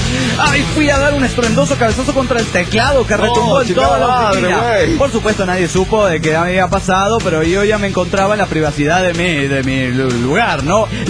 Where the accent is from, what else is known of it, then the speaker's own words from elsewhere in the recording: Mexicali, Baja California, Mexico; now in United States; finalmente he regresado a trabajar cerca de mi querida ciudad Mexicali. Sigo en el gabacho, pero puedo regresar a diario a casa.